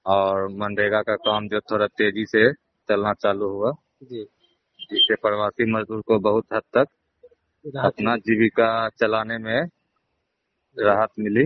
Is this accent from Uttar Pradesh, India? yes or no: yes; Ambedkar Nagar, Uttar Pradesh, India; हम नवागढ़ी दक्षिणी पंचायत से बिलोंग करते हैं